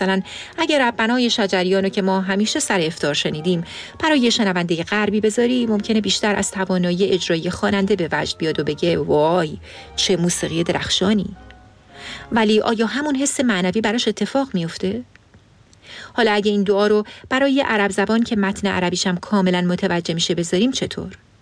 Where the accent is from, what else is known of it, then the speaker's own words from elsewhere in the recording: Iran; ما فارسی زبونای مسلمون که توی ایران بزرگ شدیم